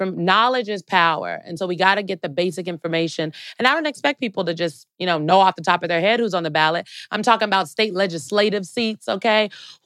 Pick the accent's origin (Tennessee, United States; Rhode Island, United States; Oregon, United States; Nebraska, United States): Nebraska, United States; Omaha; So like I'm from Douglas County in Omaha, Nebraska.